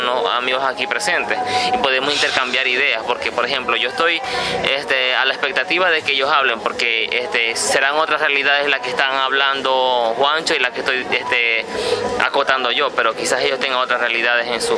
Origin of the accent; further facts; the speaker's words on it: Maracaibo, Zulia, Venezuela; born there; Yo nací en Maracaibo, pero igual yo conozco mi territorio ancestral, conozco ampliamente todo el territorio Wayuu y sé que soy de ahí, pero permanezco por otras situaciones aquí en Maracaibo.